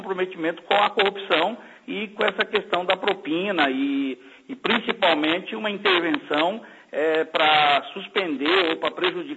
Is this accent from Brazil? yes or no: yes; Brazil; a gente fica muito triste como brasileiro, como cidadão e também como deputado